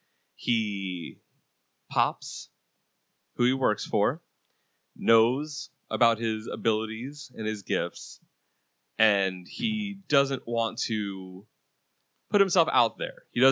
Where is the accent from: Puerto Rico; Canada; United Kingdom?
Puerto Rico; I'm Puerto Rican. It's the same with us.